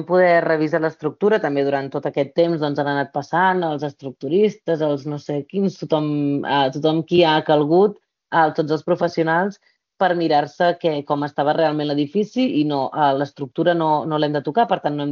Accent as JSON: {"language": "Catalan", "town": "Berga", "region": "Catalonia", "country": "Spain", "said": "També som del Llobregat, però més amunt, no? Aquí a Berga"}